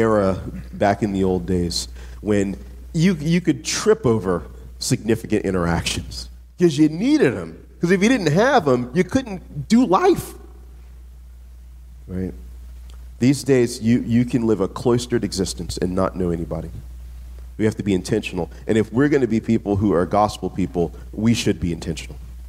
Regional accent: the South, United States; So I'll tell you, as a black man growing up in the South, I'm well acquainted with real white supremacy.

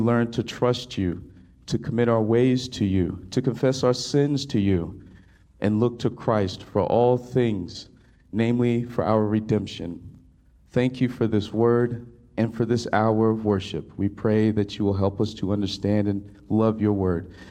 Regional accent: Mississippi, United States; I've been here since 2020. I'm from Mississippi originally.

